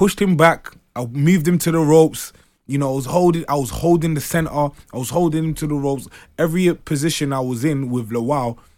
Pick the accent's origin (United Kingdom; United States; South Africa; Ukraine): United Kingdom; London; I'm from South London.